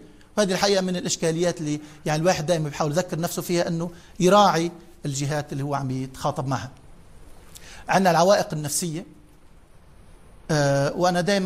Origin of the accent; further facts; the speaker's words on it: Lebanon; كلمة بنت بالثقافة عندنا في لبنان البنت تقال لمن هي دون 12 سنة ونزول